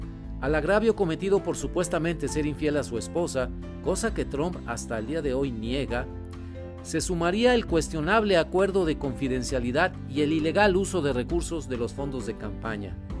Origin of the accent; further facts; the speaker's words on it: Monterrey, Nuevo León, Mexico; soy periodista de Monterrey, México, en donde vivo y trabajo.